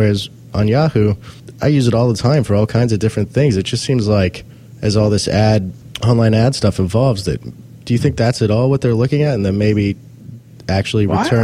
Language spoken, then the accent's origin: English; Houston, Texas, United States; I grew up in Houston, where I'm reading about tennis.